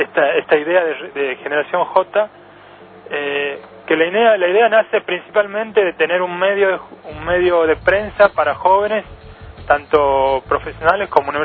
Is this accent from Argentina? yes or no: yes; Santiago del Estero, Argentina; now in Buenos Aires, Argentina; hace 2 años y medio que estoy viviendo en Buenos Aires, soy de Santiago del Estero